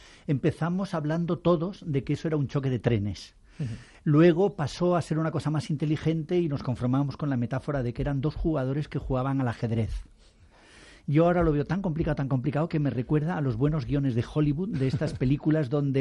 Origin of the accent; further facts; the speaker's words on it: Spain; me he enterado, como español de buena fe